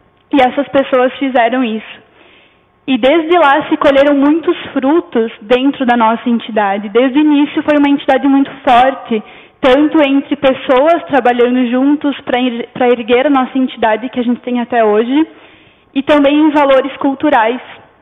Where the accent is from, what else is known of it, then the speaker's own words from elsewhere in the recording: Rio Grande do Sul, Brazil; quando nós somos gaúchos